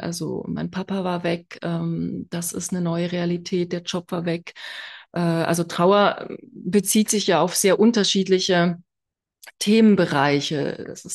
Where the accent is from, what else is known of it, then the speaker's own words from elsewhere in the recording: Switzerland; now in Berlin, Germany; Ich bin aus der Schweiz, aber eigentlich schon jetzt seit fast 10 Jahren in Berlin.